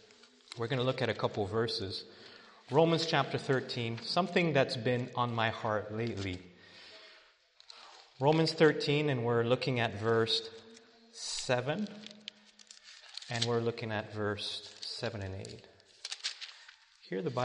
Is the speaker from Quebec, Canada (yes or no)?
yes; Quebec City, Quebec, Canada; I grew up in Quebec, Quebec City, and a lot of snow, a lot of ice.